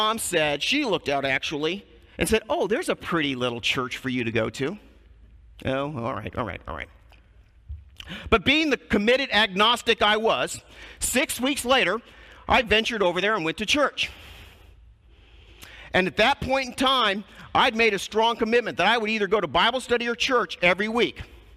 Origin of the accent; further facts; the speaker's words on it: Danville, Illinois, United States; I went back to my hometown of Danville, Illinois. Danville is in a bowl.